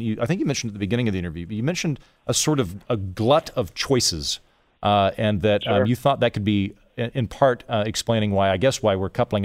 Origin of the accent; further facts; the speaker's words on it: Oklahoma, United States; A lot of my growing up in Oklahoma, the friends that I have that are from small towns that stayed there